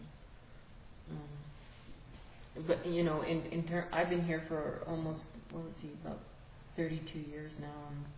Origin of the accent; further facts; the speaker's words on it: New Jersey, United States; now in Montana, United States; Yeah, I grew up in New Jersey. And it's pretty wild that I am all the way out here.